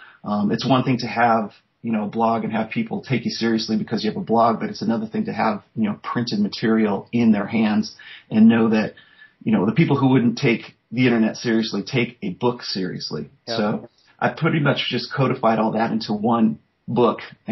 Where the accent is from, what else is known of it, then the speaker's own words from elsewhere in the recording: Los Angeles, California, United States; I grew up in Los Angeles. I went to community colleges in Los Angeles. I didn't go to a university until I got to Nevada.